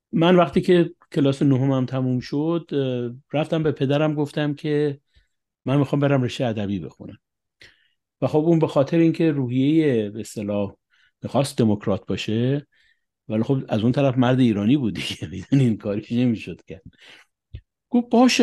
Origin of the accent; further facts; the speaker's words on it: Tehran, Tehran Province, Iran; born there; also born or lived in Ahvaz / Qasr-e Shirin / Kurdistan / Shahr-e Kord; من شخصا خودم تهران به دنیا اومدم، پدر مادرم مشهدی بودن، ولی من کودکیمو در اهواز، در قصر شیرین، در کردستان، در شهر کرد